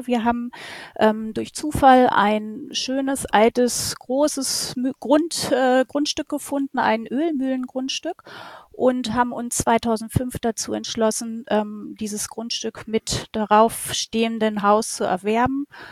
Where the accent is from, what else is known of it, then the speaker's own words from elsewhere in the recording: Eitzum, Lower Saxony, Germany; Ich komme aus Eizum. Ich bin 47 Jahre alt